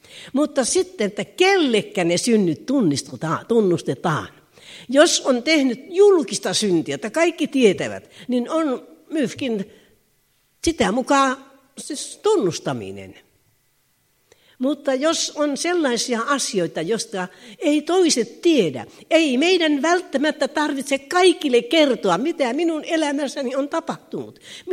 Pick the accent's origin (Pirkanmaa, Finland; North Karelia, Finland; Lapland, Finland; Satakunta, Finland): Lapland, Finland; Tervola; Minä olin Leppävirralla, siellä tulin uskoon. Minä olin lähtöisin Tervolasta ja minun työpaikkani oli Kemissä siihen aikaan ollut aikaisemmin.